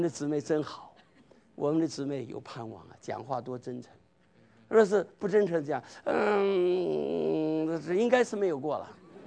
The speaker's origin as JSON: {"language": "Chinese", "region": "southern China", "country": "China", "said": "我是个南方人，哎，放糖啊"}